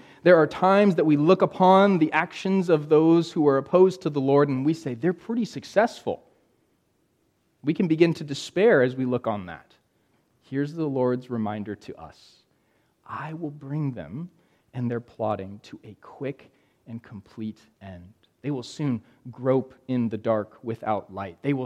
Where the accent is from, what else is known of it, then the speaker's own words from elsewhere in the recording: California, United States; also born or lived in Indiana; Growing up in California, we couldn't burn anything. You could not burn in California. So I didn't get to burn a Christmas tree until adulthood in Indiana.